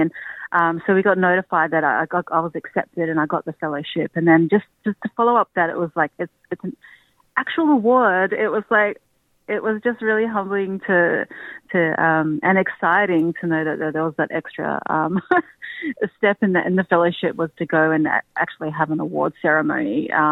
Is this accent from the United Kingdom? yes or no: no; Perth, Western Australia, Australia; also born or lived in Darwin; now in Melbourne, Australia; I grew up mostly on Noongar Budja over there on Boorloo. And now living in Naam in Melbourne on Kulin country.